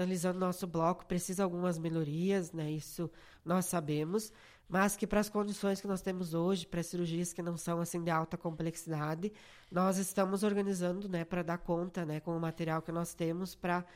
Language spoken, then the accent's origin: Portuguese; Lagoa Vermelha, Rio Grande do Sul, Brazil; eu também sou de Lagoa Vermelha, né, já moro aqui 3 anos